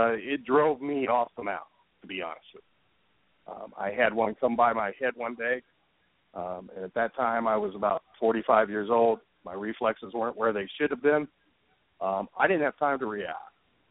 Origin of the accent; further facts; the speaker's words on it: Ohio, United States; I grew up in Ohio.